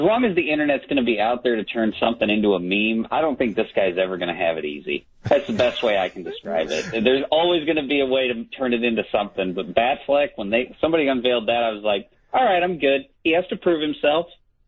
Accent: Peoria, Illinois, United States; now in Champaign, United States

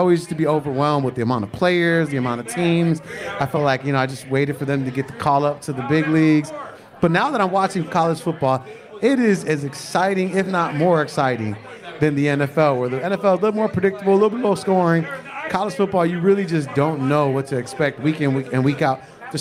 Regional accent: Chicago, Illinois, United States; well, yeah, I grew up in Chicago.

